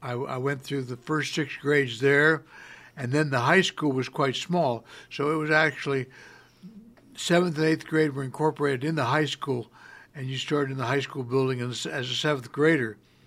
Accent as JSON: {"language": "English", "town": "Ravenswood", "region": "West Virginia", "country": "United States", "tie": "born or raised there", "said": "And going to my childhood now in Ravenswood, West Virginia, I grew up in a small community"}